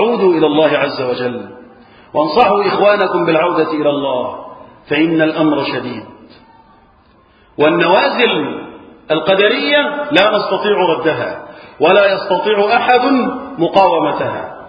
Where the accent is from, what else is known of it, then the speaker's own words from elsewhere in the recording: Egypt; بلدنا مصر